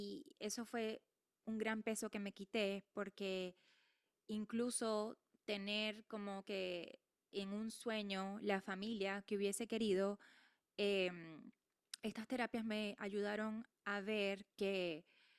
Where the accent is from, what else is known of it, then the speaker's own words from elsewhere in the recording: Maracaibo, Zulia, Venezuela; also born or lived in Miami; Yo nací en Miami, pero crecí en Maracaibo. Y mi colegio fue el Mater Salvatoris, que es la religión católica.